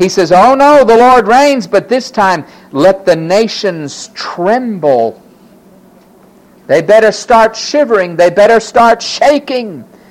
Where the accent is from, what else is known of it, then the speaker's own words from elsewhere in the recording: Florida, United States; Maybe growing up in Florida with those hurricanes. I still like it. As a kid, I used to go out in the hurricane.